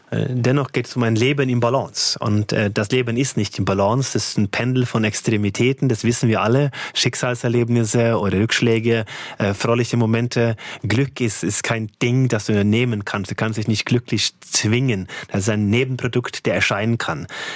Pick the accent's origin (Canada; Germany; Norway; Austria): Norway; Ich bin in verhüteten Verhältnissen in Norwegen aufgewachsen.